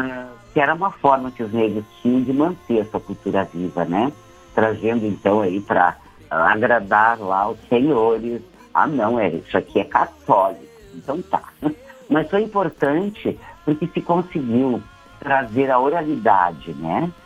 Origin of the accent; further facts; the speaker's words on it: Santo Antônio da Patrulha, Rio Grande do Sul, Brazil; Eu sou de Santo Antônio da Patrulha, minha mãe é de origem açoriana